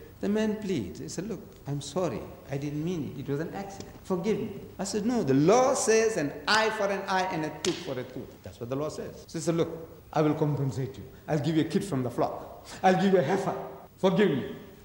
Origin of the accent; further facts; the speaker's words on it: India; I am an Indian.